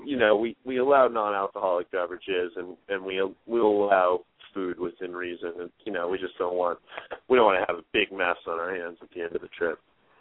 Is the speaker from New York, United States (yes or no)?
no; Provincetown, Massachusetts, United States; also born or lived in Washington, D.C.; But I've been connected to Provincetown my whole life. I consider it my hometown, though I did consider it have the advantage of moving around, a bit when I was younger.